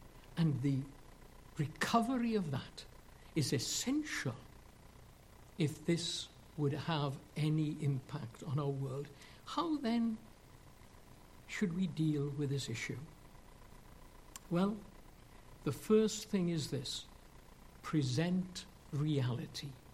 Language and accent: English; Wales, United Kingdom; I was brought up in Wales